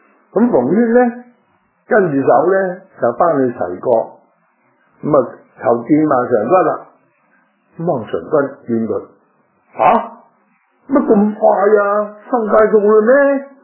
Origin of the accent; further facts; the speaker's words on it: China; 这个就是我哋中国人就是讲见微就知著